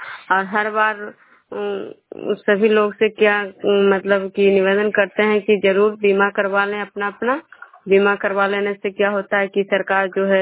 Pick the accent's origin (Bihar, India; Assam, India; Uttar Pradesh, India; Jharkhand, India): Bihar, India; Vishnupur